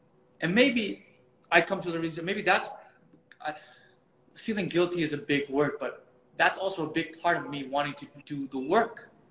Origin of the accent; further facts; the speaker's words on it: Netherlands; English is a second language; Growing up in Holland, being white, I've sat in circles with a lot of Western men.